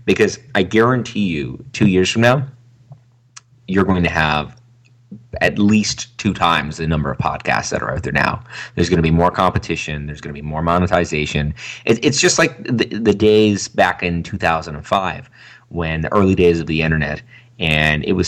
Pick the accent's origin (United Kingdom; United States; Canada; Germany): Canada; I'm from Canada